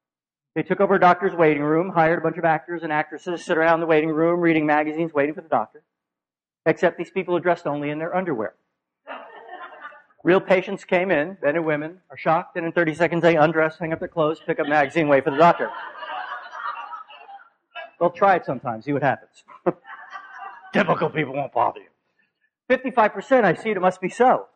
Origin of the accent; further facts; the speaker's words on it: New York City, New York, United States; And works best in my hometown, where I grew up in New York City.